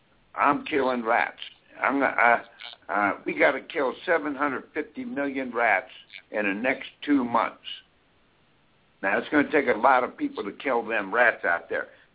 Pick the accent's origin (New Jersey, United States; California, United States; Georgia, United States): California, United States; moved away; I've been out here since 1997. I hail from California. I came from California.